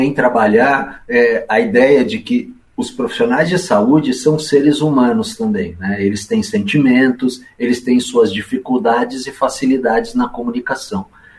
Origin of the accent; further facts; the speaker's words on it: Brazil; O Brasil é o que é porque nós somos brasileiros e interagimos como brasileiros que somos.